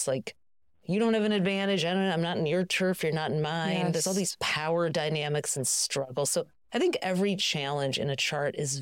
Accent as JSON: {"language": "English", "country": "United States", "tie": "born or raised there", "said": "I had a boyfriend once who was from the Middle East and I grew up in the United States"}